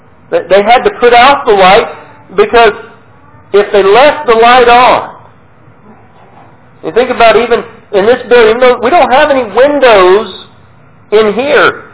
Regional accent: Colorado, United States; I know when I grew up in Colorado, we lived out on the plains.

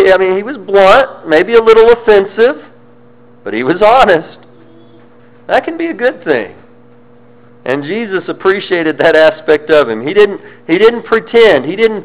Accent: Mississippi, United States; Sometimes people hear we're from Mississippi and they say, "Well, you're from Mississippi, you're just backwards, you're a redneck, or you're a hick

